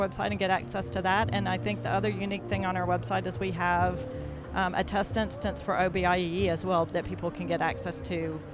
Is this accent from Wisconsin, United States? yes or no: no; Dallas, Texas, United States; The other one that I lead is the Texas Louisiana, because I'm from Dallas.